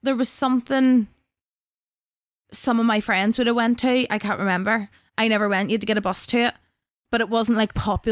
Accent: Belfast, Northern Ireland, United Kingdom; growing up in Belfast

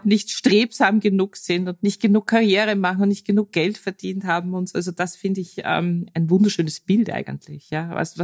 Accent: Austria; Noch dazu als Österreicherin

